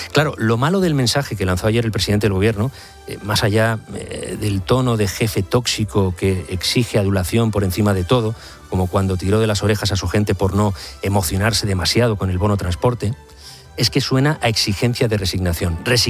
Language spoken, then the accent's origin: Spanish; Barcelona, Catalonia, Spain; now in Madrid, Spain; los dos somos catalanes de Barcelona, pero llevamos mucho tiempo en Madrid.